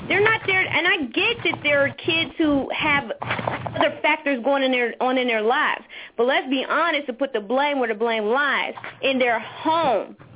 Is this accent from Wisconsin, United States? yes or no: no; Youngstown, Ohio, United States; I grew up in Westlake Housing Projects, which is one of the worst projects in Youngstown, Ohio, as when I was coming up.